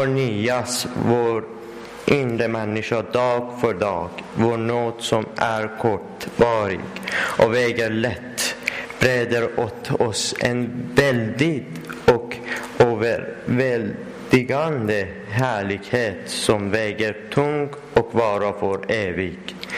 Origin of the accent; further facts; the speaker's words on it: Iran; Swedish is a second language; now in Sweden; Jag kommer från Iran och jag bor i Sverige ungefär 2 år och halv månader och kan inte prata så bra i svenska